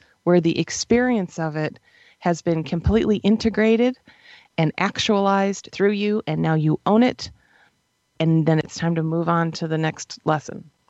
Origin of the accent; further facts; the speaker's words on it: New York, United States; We're all from New York State. So we grew up having, by and large, you know, very white Christmases.